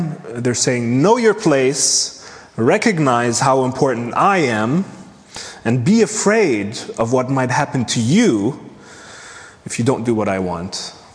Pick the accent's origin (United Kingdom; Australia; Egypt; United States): Egypt; Most of you don't, or a lot of you do know that I'm from Egypt.